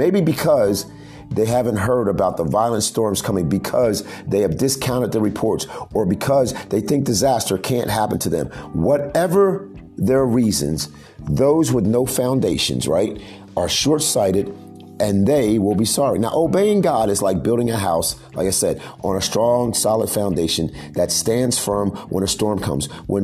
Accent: Miami, Florida, United States; I have lived through many hurricanes growing up in Miami, growing up down south.

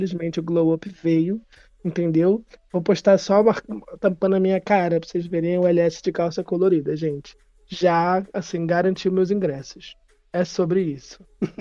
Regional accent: Rio de Janeiro, Brazil; Nós não pudemos ir porque somos do Rio.

